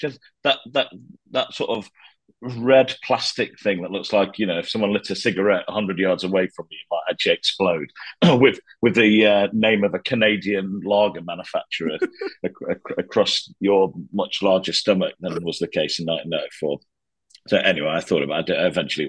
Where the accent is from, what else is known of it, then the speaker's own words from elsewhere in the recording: Yorkshire and the Humber, United Kingdom; So I was from South Yorkshire.